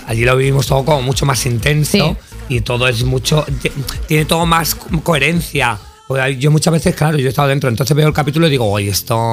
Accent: Spain; Yo soy tan española, que a mí lo americano...

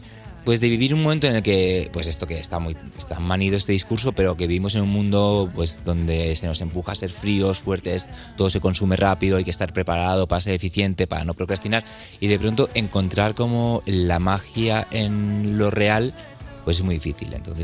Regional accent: Barcelona, Catalonia, Spain; yo soy una persona del Mediterráneo. Yo soy de Barcelona y esa canción del … está como en mi ADN.

